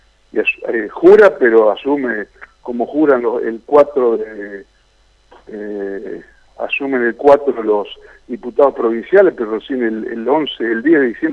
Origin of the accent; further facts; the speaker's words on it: Argentina; nosotros también como argentinos tenemos que mirar